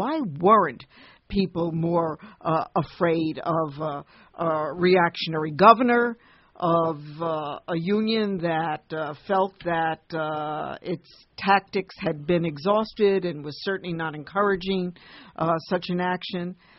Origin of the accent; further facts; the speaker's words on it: Brooklyn, New York, United States; Well, I'm from Brooklyn. It's